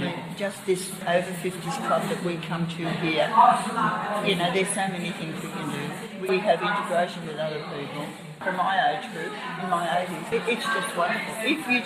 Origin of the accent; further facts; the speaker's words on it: Sydney, New South Wales, Australia; now in Brisbane, Australia; I come from Sydney, and I find the weather in Queensland, in Brisbane particularly, it is lovely for most of the year.